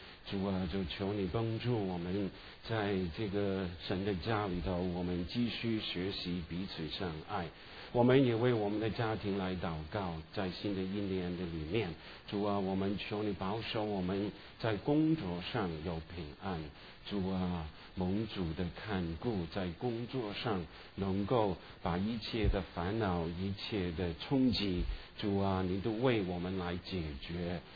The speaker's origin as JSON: {"language": "Chinese", "region": "Guangdong", "country": "China", "said": "河北，那我是广东的"}